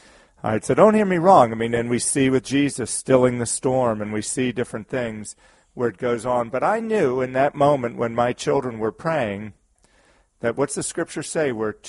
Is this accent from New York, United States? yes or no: no; Maryland, United States; now in Vermont, United States; I grew up in Maryland where we didn't have nearly as much snow as we have here in Vermont, but we did have snow, and sometimes we had lots of it